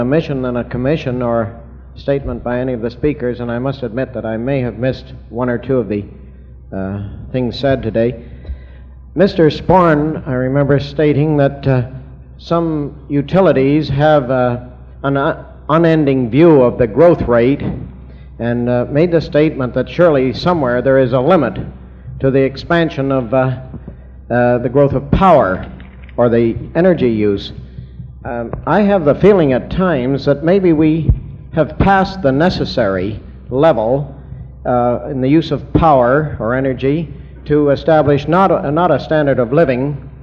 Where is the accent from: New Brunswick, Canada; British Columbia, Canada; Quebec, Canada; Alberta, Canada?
Quebec, Canada; Montreal; I'm from Montreal.